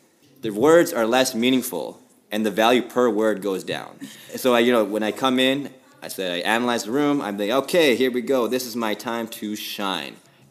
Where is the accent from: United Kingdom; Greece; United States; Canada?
Canada; I'm a pretty nice guy. I'm Canadian.